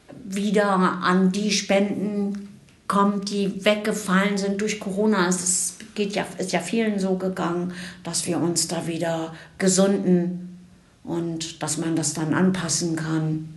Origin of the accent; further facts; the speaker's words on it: Bremen, Germany; ich komme von weit her, ich komme aus Bremen. Also quasi. Ich bin eben nicht aus Hannover.